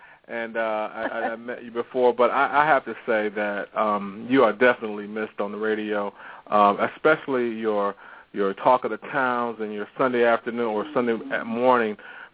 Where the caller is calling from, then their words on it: Farmington, Michigan, United States; I'm calling from Farmington, Michigan